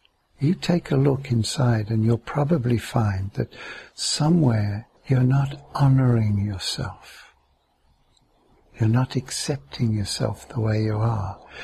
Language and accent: English; England, United Kingdom; born there; Often, especially when I was born in England, it was, we're going on a picnic, it'll probably rain.